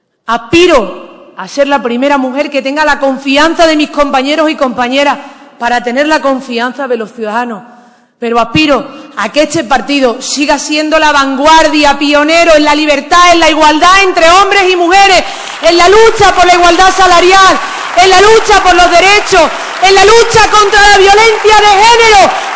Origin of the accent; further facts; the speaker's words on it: Andalusia, Spain; Yo me siento orgullosa de ser andaluza, muy orgullosa. Me siento orgullosa de mi acento, me siento orgullosa de mis orígenes humildes